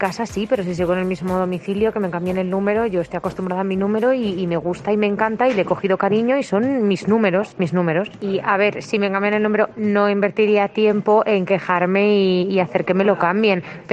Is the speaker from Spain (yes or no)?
yes; Valladolid, Castile and León, Spain; Pues yo soy de Valladolid y es que yo estoy acostumbrada a mi 983